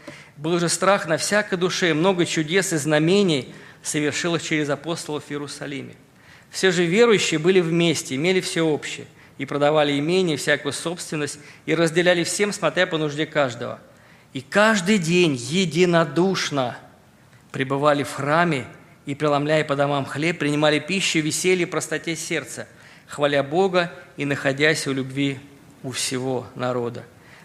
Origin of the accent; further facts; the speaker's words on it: Russia; Дарю и говорю, я из России.